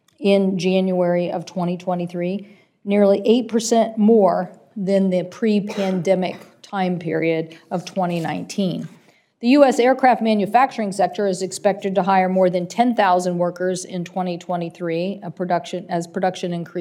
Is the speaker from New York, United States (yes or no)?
no; Washington, United States; particularly in my home state. The state of Washington is home to more than 130,000 aerospace workers